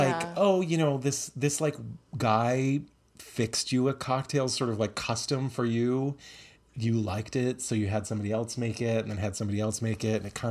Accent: United States; And I'm going to mix stuff with it because I'm American.

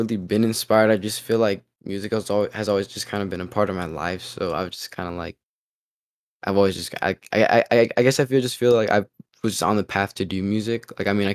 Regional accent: Pomona, California, United States; I'm just, I'm a youngin' from Pomona. It's the last city of LA County. So, I'm from Southern California.

